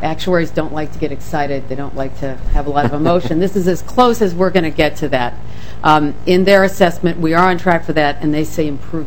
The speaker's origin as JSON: {"language": "English", "region": "Illinois", "country": "United States", "said": "I should probably just remind people I'm from Illinois, so I'm a Midwesterner and I'm okay."}